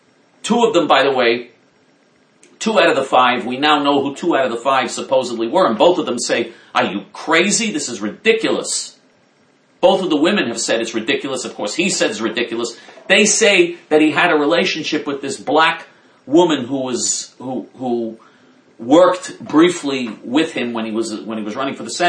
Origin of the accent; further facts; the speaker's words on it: Queens, New York, United States; and I'm a New Yorker, so I know. I grew up, I was born, raised, and live 1 mile from where Donald Trump grew up in Queens.